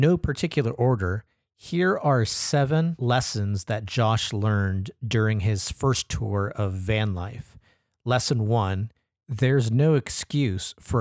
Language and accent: English; Philippines; accent: Filipino; And for those of you who may question my fobby accent on that word, I assure you the pronunciation is correct. In the Philippines, the word bundok is also a colloquialism referring to rural inland areas which are mountainous and difficult to access.